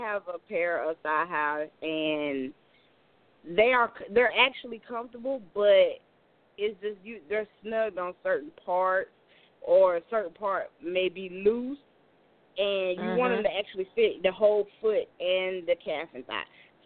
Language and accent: English; North Carolina, United States; Yeah, I mean, I'm from North Carolina, so I'm just going to go there and go ahead and stay the whole weekend.